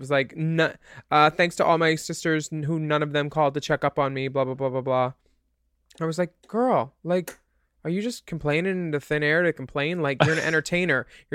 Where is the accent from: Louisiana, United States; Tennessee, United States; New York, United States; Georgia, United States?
New York, United States; I'm from New York.